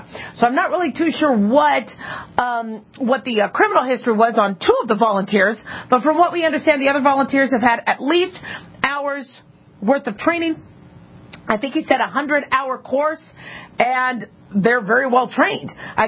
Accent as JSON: {"language": "English", "town": "Phoenix", "region": "Arizona", "country": "United States", "tie": "born or raised there", "also_born_or_lived": "Las Vegas", "moved": "yes", "said": "I grew up in Maricopa County. I grew up in Phoenix. And, I moved to Vegas in 81, but back and forth between Phoenix and Vegas we lived."}